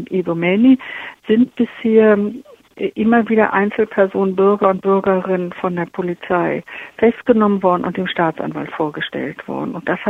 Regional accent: Germany; Also ich als Deutsche wäre sehr daran interessiert

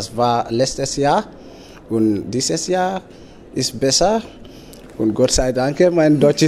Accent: Gambia; German is a second language; now in Germany; Ich komme aus Gambia.

